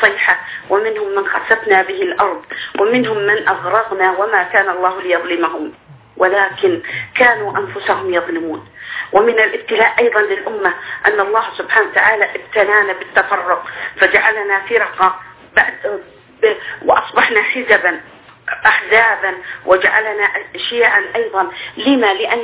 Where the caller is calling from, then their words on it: Bahrain; والإحداث اللي حدثت عندنا في البحرين